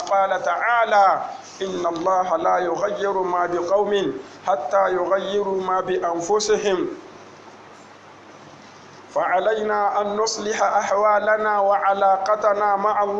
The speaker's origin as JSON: {"language": "Arabic", "country": "Niger", "said": "بلادنا النيجر"}